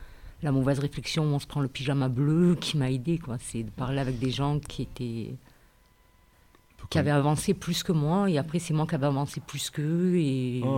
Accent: Martigues, Provence-Alpes-Côte d'Azur, France; Ma Martigues, je suis de Martigues.

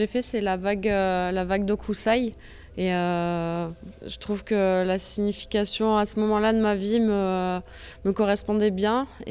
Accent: Rognac, Provence-Alpes-Côte d'Azur, France; j'ai 25 ans et je viens de Rognac.

